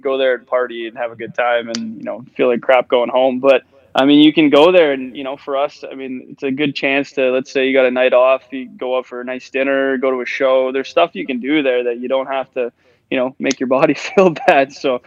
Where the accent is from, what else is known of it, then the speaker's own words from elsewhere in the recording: Regina, Saskatchewan, Canada; also born or lived in Edmonton; now in New York, United States; I grew up in eastern Regina, so to come out here, I mean, it's funny because I went from Regina to Edmonton